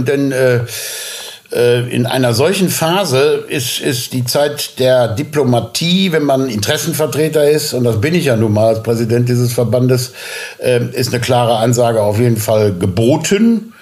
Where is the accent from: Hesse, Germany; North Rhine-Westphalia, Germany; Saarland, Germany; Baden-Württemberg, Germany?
North Rhine-Westphalia, Germany; Ich komme aus Nordrhein-Westfalen.